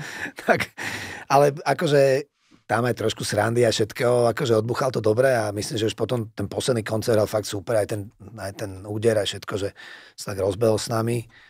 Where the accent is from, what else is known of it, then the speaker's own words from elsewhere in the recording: Bratislava, Bratislava Region, Slovakia; My sme z Bratislavy